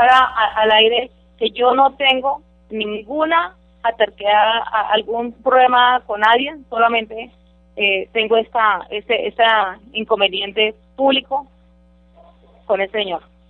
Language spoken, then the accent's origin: Spanish; Villanueva, Spain; pedirle disculpas a mi pueblo de Villanueva